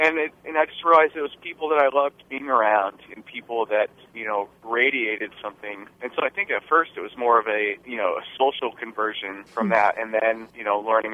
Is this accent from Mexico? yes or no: no; Las Vegas, Nevada, United States; I grew up in Las Vegas, had a lot of rock and roll friends that I was playing music with, and I had a lot of Mormon friends as well